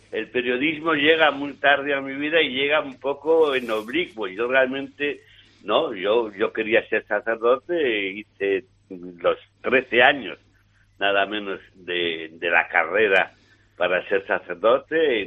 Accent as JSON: {"language": "Spanish", "town": "Valladolid", "region": "Castile and León", "country": "Spain", "said": "soy de Valladolid, donde ha habido y sigue habiendo esa Semana Internacional de Cine"}